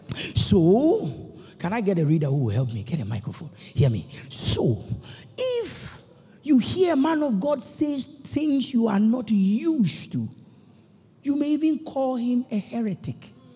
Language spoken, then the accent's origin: English; Ashanti, Ghana; I am naturally from the Ashanti Kingdom. I realized recently that in our Ashanti language, there is no word for cousin.